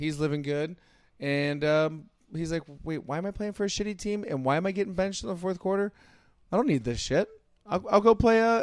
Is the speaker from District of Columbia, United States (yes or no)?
no; Pittsburgh, Pennsylvania, United States; Oh, this is in my hometown.